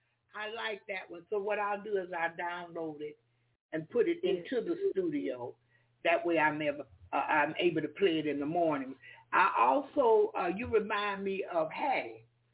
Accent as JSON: {"language": "English", "town": "Jacksonville", "region": "Florida", "country": "United States", "said": "I lived in Winter Park, but I'm from Jacksonville. That's where I'm originally from."}